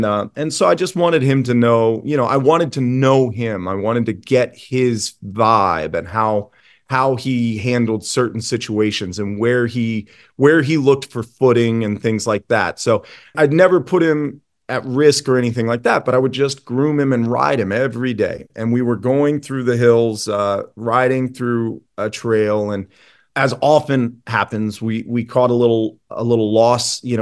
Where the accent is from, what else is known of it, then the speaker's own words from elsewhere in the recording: Virginia, United States; And I grew up in Virginia and knew that I thought it was so cool that he had a horse farm